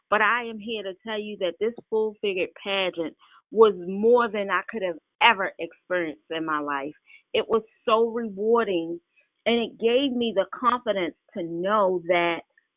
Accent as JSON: {"language": "English", "town": "Baltimore", "region": "Maryland", "country": "United States", "tie": "born or raised there", "said": "born and raised in Baltimore and going to University of Maryland."}